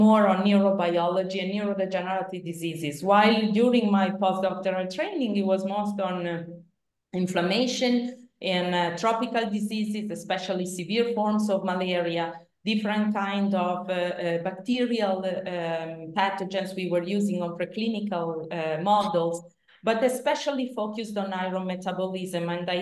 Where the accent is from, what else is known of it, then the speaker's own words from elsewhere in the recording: Piedmont, Italy; English is a second language; So I was born in Italy, and I'm coming from this very beautiful place, which is called Le Langhe. So it's exactly this, is a village nearby where I'm from. It is famous for wine, for truffles, for chocolate.